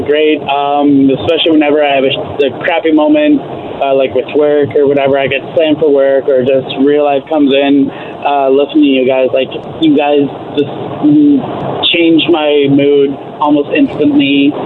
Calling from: Ottawa, Ontario, Canada; and I'm calling from Ottawa, actually.

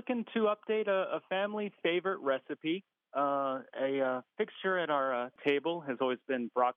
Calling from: Washington, District of Columbia, United States; I'm calling from Washington, D.C.

